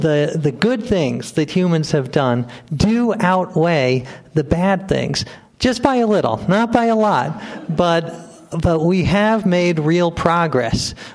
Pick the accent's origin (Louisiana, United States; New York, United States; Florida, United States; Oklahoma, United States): New York, United States; I come from New York, which is the 18th healthiest state, so I feel better already.